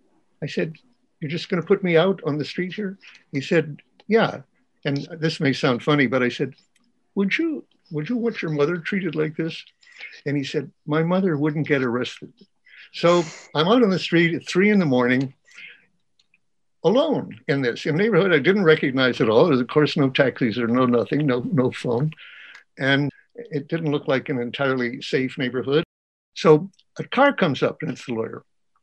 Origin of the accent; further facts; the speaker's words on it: United States; And I really felt, I'm an American citizen, the time for this is to be in jail protesting this.